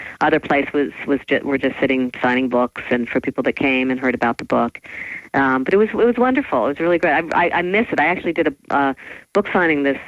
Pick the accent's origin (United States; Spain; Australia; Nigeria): United States; Queens, New York; born there; I was born in Queens, but I always had a fantasy of living on the Upper East Side on Fifth Avenue.